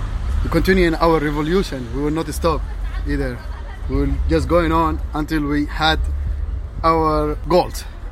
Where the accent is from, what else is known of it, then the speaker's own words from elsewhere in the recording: Omdurman, Khartoum, Sudan; من أولاد أم درمان من مجموعة قريفنا ومن شباب شارع الحوادث السودان.